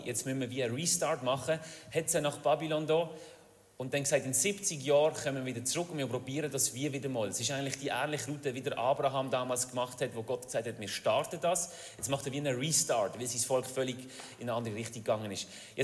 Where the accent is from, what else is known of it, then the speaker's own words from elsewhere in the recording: Lausen, Basel-Landschaft, Switzerland; now in Pratteln, Switzerland; Ich bin in Lausen aufgewachsen und dann habe ich immer gedacht, nein, auf Bratteli. Und jetzt wohne ich in Bratteli